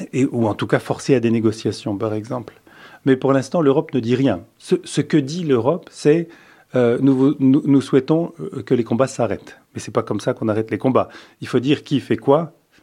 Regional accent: Belgium; born there; moi, je suis né ici en Belgique, mais mes parents sont nés en Belgique. Ma famille est arrivée de Turquie dans les années 20. Je suis européen. Je suis européen de naissance. Je suis même allé à l'école européenne ici.

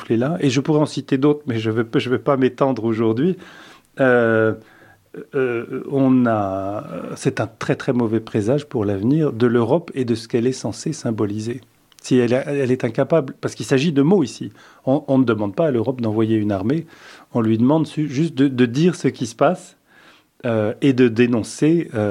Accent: Belgium; born there; moi, je suis né ici en Belgique, mais mes parents sont nés en Belgique. Ma famille est arrivée de Turquie dans les années 20. Je suis européen. Je suis européen de naissance. Je suis même allé à l'école européenne ici.

